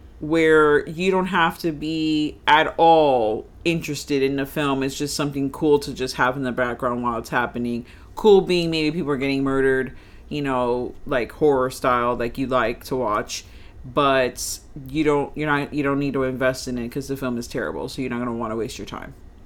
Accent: New York, United States; also born or lived in Florida; I always had such great Halloweens growing up in New York, where I was born and half raised.

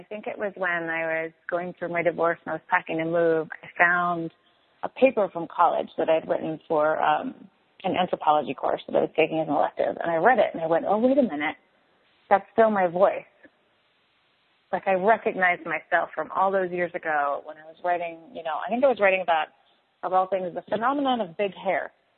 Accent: Eastern Canada, Canada; I'm from Eastern Canada, so there's a connection there

